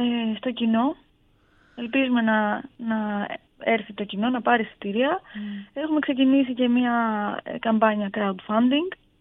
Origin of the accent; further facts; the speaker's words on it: Greece; Είμαι Ελληνίδα, είμαι πόντια.